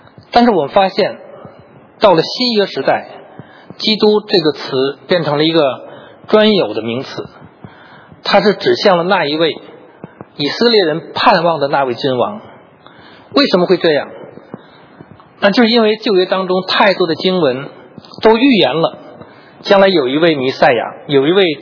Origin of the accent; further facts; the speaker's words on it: China; 其实在西方的社会都不陌生，作为我们中国人可能是听的比较少。